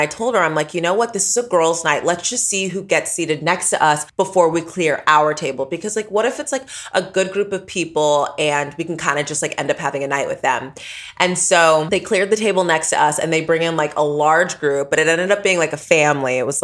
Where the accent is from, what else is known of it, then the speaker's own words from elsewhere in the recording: Houston, Texas, United States; Because I'm Nigerian. I'm from Houston, Texas.